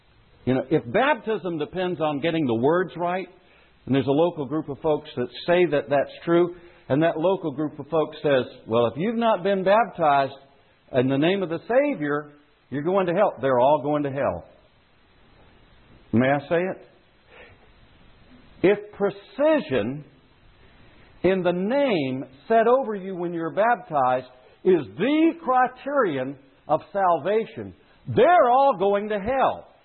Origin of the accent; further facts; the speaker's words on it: South Carolina, United States; also born or lived in Pennsylvania / Kansas; I was raised in South Carolina. I studied in Pennsylvania, both Eastern and Western Pennsylvania, and I lived in Kansas.